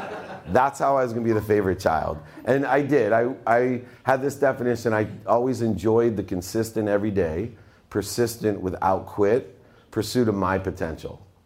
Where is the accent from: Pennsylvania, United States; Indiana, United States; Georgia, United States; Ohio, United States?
Ohio, United States; Akron; I grew up in Akron, Ohio, the armpit of the U.S., great place to be from.